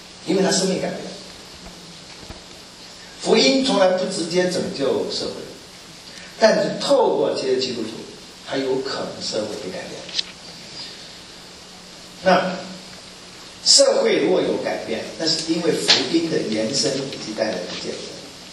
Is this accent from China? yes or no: no; Taipei, Taiwan; 从小在台湾。读中学，因为我常常要通勤，我从士林乡下那边要到台北上课嘛